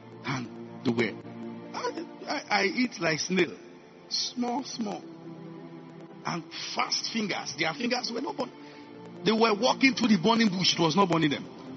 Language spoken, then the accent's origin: English; Nigeria; And I came from Nigeria.